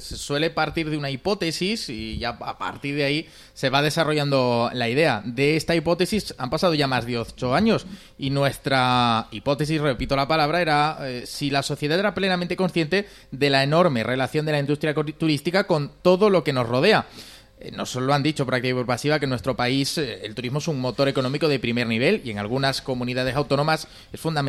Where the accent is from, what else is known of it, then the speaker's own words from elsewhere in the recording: Spain; son temas que como españoles nos importan